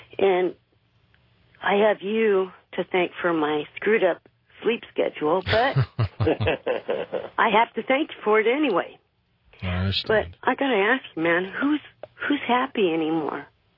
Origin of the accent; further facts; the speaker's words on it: Canada; now in United States; And I feel like today, as American, and I got to tell you the truth, I'm Canadian American immigrant. I'm legal